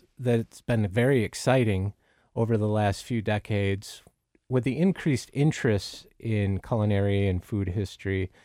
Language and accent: English; New York, United States; That's another one from my childhood growing up in Western New York that we would have frequently.